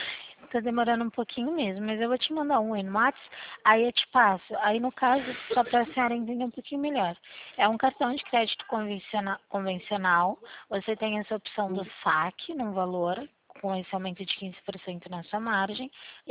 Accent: Limeira, São Paulo, Brazil; Limeira, no interiorzinho de São Paulo.

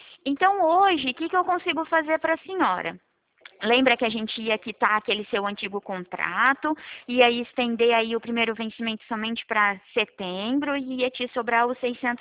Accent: Araçatuba, São Paulo, Brazil; eu sou daqui de Araçatuba também

